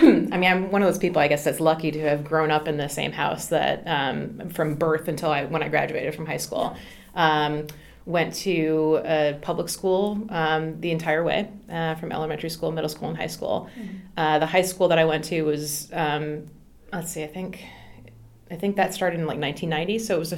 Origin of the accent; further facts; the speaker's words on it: Eagan, Minnesota, United States; also born or lived in St. Paul; I was born in St. Paul, Minnesota, and grew up in a suburb of St. Paul called Eagan, E-A-G-A-N.